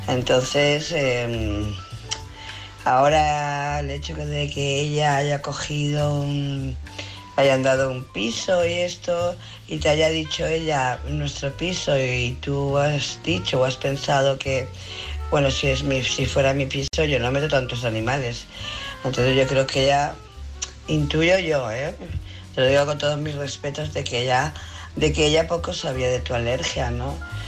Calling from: Barcelona, Catalonia, Spain; de Barcelona.

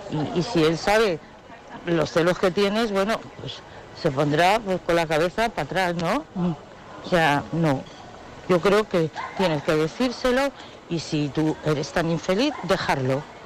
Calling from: Madrid, Community of Madrid, Spain; de Madrid. A todos buenas noches, chicos y chicas.

